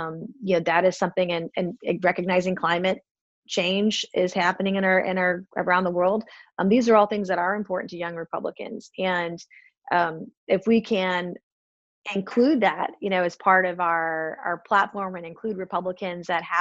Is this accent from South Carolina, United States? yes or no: yes; South Carolina, United States; my home state of South Carolina, where I am today.